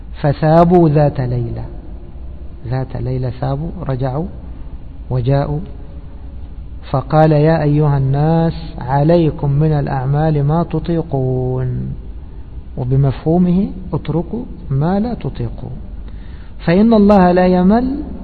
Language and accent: Arabic; Egypt; يعني مثلا عندنا في مصر